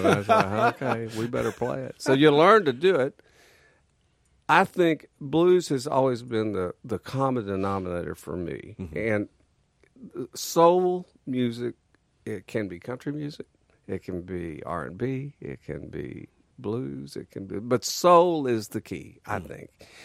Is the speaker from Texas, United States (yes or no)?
yes; Texas, United States; in Texas, growing up in Texas, we played dance halls, old dance halls, 100-year-old dance halls.